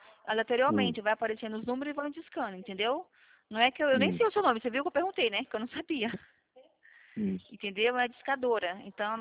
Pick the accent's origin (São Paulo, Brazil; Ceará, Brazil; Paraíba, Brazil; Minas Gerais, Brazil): São Paulo, Brazil; São Carlos; eu sou de São Carlos.